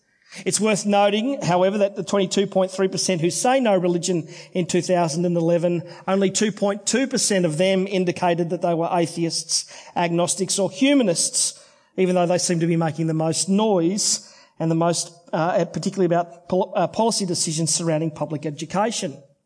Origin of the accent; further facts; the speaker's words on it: Sydney, New South Wales, Australia; now in Rockhampton, Australia; The Presbyterian Church where I grew up in Sydney's western suburbs is now a pizza and pasta chain.